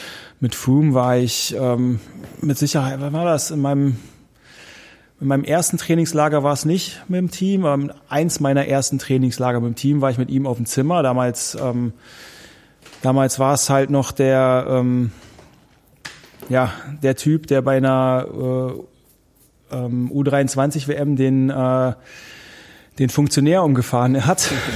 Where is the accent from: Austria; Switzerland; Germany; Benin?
Germany; North Rhine-Westphalia; Dann ist die Tour de France durch meinen Heimatort mal gefahren. An Rheinbach vorbei Richtung Koblenz